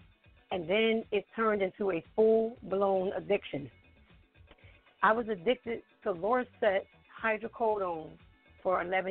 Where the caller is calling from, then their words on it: Willingboro, New Jersey, United States; I am in Willingboro, New Jersey.